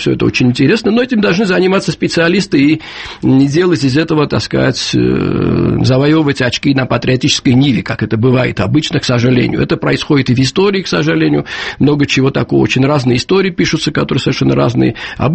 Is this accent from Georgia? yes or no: yes; Georgia; хотя вот мы, грузины, немножко живем по-другому.